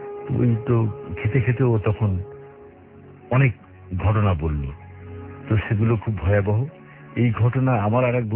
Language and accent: Bangla; Khulna, Khulna Division, Bangladesh; আমার বাড়ি খুলনায়।